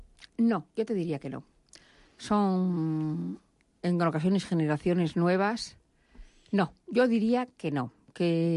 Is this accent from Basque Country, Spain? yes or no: yes; Basque Country, Spain; Yo soy vasca. Pero nosotros quizá los vascos hemos compaginado más.